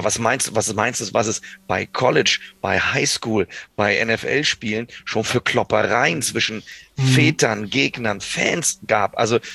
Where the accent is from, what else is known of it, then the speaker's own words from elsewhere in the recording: Kiel, Schleswig-Holstein, Germany; Oder auch jetzt, ich komme selber aus Kiel.